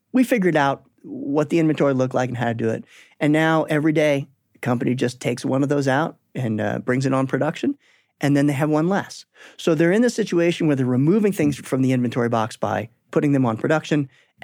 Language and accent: English; United States; now in Canada; As an American who's living in Canada